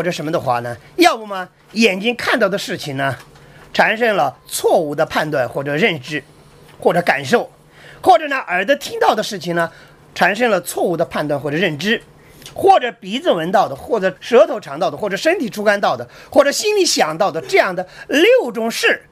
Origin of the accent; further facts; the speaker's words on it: China; 一般呢，我们中国人呢，就会说